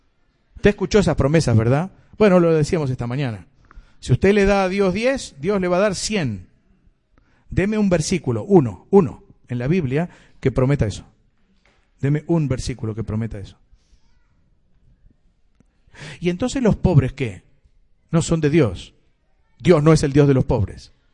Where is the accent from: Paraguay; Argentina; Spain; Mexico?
Spain; Yo soy español, vengo de una nación que durante muchos años, fue perseguido el evangelio.